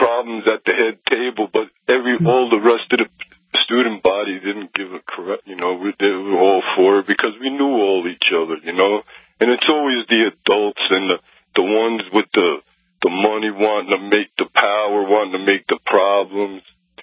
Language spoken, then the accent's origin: English; New Jersey, United States; I'm 55. I was raised in New Jersey during the race riots.